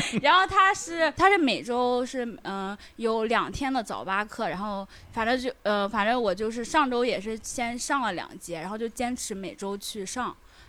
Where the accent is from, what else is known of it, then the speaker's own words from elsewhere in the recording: Henan, China; 我就是河南人。